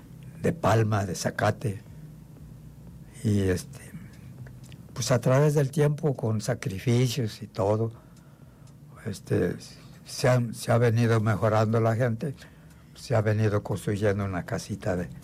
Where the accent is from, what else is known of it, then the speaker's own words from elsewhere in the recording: Temimilcingo, Morelos, Mexico; se darán cuenta por sí mismos de cómo es mi pueblo. Es un pueblo muy antiguo, donde hay muchas riquezas, como por ejemplo sus reliquias antiguas, sus aguas dulces de sus manantiales que están en el pueblo de Temimilcingo.